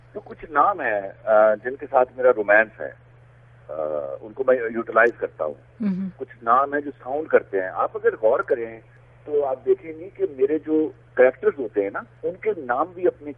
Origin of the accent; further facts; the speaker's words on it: Lahore, Punjab, Pakistan; میں لاہوری ہوں, I am اے پکا sort of a Lahori guy